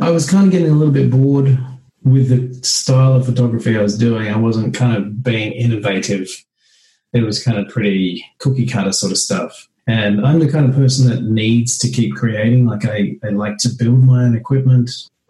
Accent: Central Coast, New South Wales, Australia; moved away as an adult; also born or lived in Sydney / Melbourne / New Zealand; so I haven't lived in Australia for nearly 16 years. And so where I grew up on the Central Coast, I ended up moving to Sydney, which was kind of your 18-year-old kind of transition to go to the big smoke.

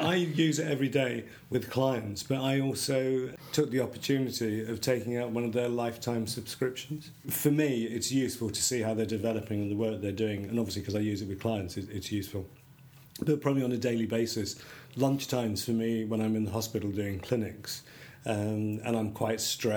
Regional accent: United Kingdom; We're British. We'd still do fireworks in the rain.

